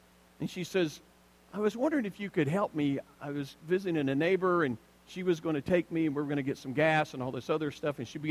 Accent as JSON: {"language": "English", "region": "the South", "country": "United States", "tie": "born or raised there", "said": "You know, I grew up in the South."}